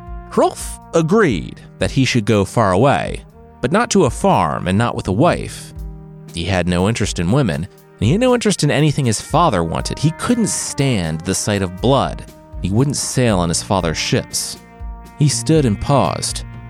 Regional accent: Midwest, United States; I'm from the Midwest. We're polite.

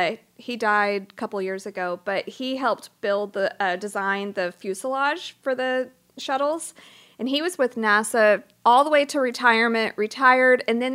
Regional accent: Pearland, Texas, United States; And I grew up down in the Pearland area.

